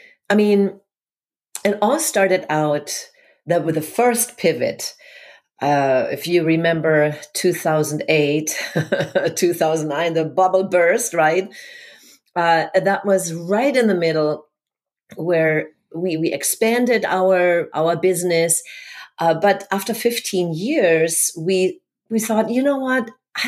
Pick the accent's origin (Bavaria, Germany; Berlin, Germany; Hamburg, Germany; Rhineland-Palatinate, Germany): Hamburg, Germany; English is a second language; moved away as an adult; now in Florida, United States; No, I now live in sunny Florida, but originally I am from Hamburg, Germany.